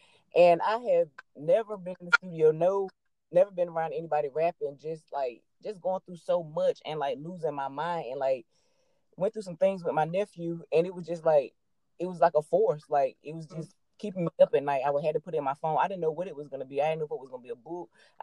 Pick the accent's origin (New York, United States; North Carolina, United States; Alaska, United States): North Carolina, United States; Greenville; I'm from Greenville, North Carolina, born and raised here.